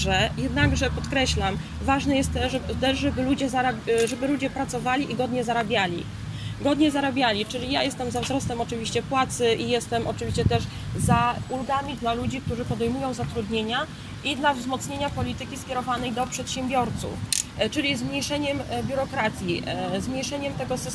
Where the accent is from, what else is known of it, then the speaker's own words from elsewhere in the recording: Rakówka, Lublin Voivodeship, Poland; Jestem rdzenną mieszkanką naszego powiatu, pochodzę z miejscowości Rakówka, w tej chwili mieszkam w Porchowie II